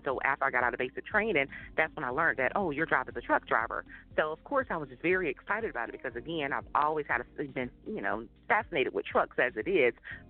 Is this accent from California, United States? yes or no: no; Florida, United States; And the two states was Florida, which is I'm from Florida, and Louisiana.